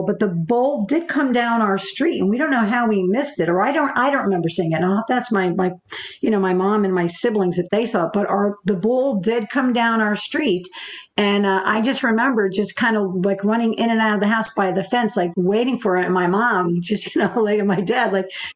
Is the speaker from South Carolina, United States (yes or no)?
no; Milford, Connecticut, United States; yes, as you said, I grew up in Milford, Connecticut. You know, and when you think of Milford, Connecticut, you probably don't think of rodeos, right?